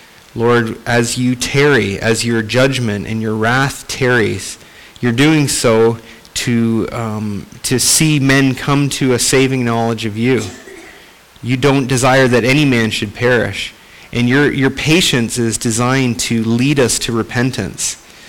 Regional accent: Canada; I am from Canada, and our national pastime in Canada is hockey.

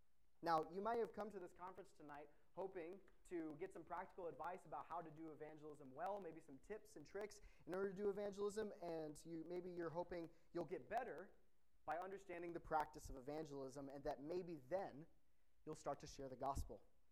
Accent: Texas, United States; now in New York, United States; My wife and I hail originally from Texas, so if there's any accent, I pray that you would forgive me and bear with it.

